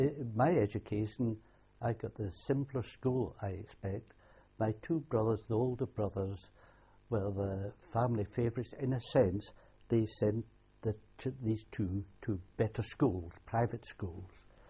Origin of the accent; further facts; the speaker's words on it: Glasgow, Scotland, United Kingdom; born there; I was born in Glasgow, Scotland, on the 7th of the 8th, 1926.